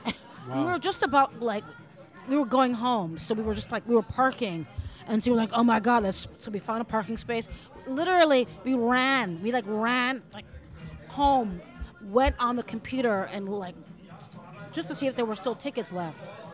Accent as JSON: {"language": "English", "town": "New York City", "region": "New York", "country": "United States", "said": "I went to high school in Brooklyn. Where are you from? I was like, I'm from the Lower East Side."}